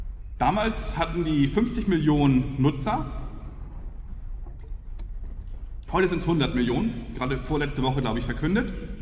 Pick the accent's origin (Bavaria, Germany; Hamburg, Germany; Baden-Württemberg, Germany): Hamburg, Germany; Ich komme aus Hamburg.